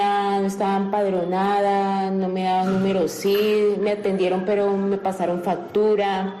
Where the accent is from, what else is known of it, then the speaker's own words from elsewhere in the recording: Colombia; now in Spain; de nacionalidad colombiana. Vengo a contarles un poco de mi historia. Salí de Colombia por situación económica, decidí venir a España.